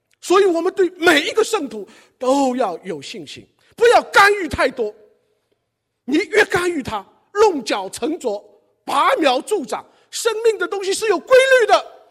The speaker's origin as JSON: {"language": "Chinese", "country": "China", "tie": "born there", "said": "我出生在大陆"}